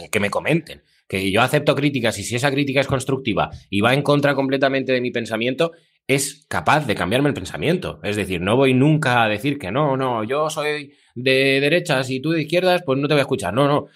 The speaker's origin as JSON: {"language": "Spanish", "country": "Russia", "second_language": "Spanish", "said": "Como soy ruso, pues de alguna manera me tengo que ayudar un poco con algún asistente"}